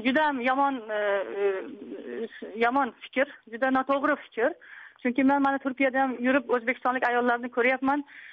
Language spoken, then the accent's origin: Uzbek; Tajikistan; men Uskudarda yashadim-da, Uskudarda qaysi do'konga kirmang, avval so'raydi. Masalan, qayerliksiz deydi, aksentingizdan bilib, "Ke men tojikistonlik" desam